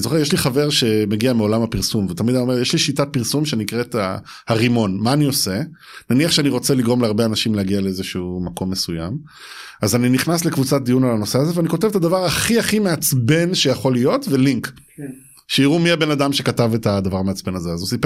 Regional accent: United States; moved away as an adult; also born or lived in Israel / Cleveland / Maryland; עברנו לקליבלנד, ארצות הברית, בהמשך עבד בתעשייה האווירית ועברנו למרילנד. רוב ילדותי עברה בארצות הברית

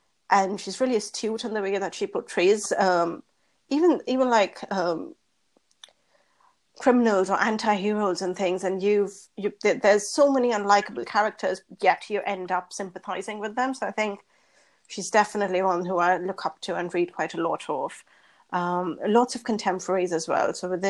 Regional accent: New Delhi, Delhi, India; I grew up in New Delhi

